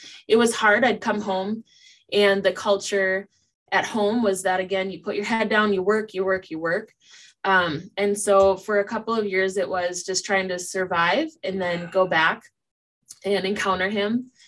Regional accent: Detroit Lakes, Minnesota, United States; I grew up in Detroit Lakes, Minnesota, which is northern Minnesota as well.

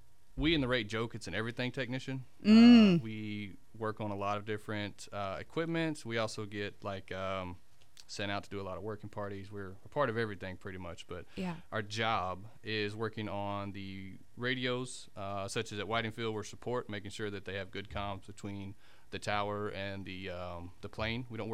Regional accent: Jackson, Tennessee, United States; So I'm from West Tennessee in general, but I claim Jackson, Tennessee as a home of residence.

